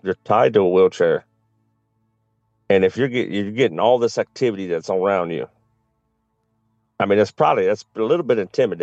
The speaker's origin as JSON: {"language": "English", "region": "Michigan", "country": "United States", "tie": "born or raised there", "said": "I was actually born. I was born and raised in Michigan."}